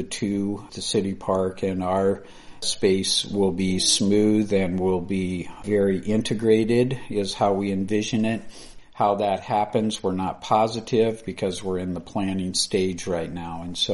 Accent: Iowa, United States; I grew up in Iowa and recognized the history

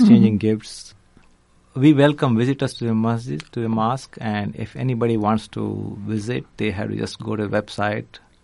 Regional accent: Bengaluru, Karnataka, India; I grew up in Bangalore, South India.

